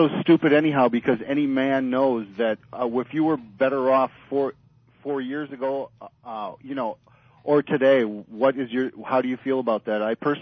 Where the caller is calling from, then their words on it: Minnesota, United States; From Minnesota.